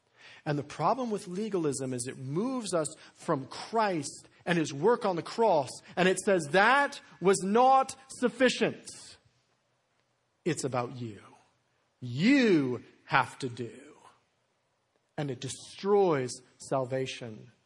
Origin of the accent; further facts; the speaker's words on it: Denver, Colorado, United States; I'm a Denver Broncos fan, born and raised in Denver. I love the Broncos.